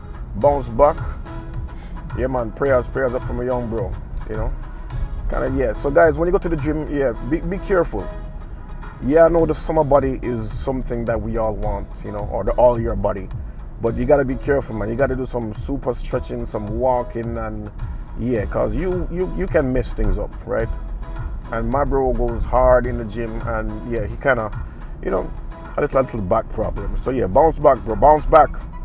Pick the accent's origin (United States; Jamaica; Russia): Jamaica; so as a Jamaican, you have this mindset where you want to kind of evade taxes.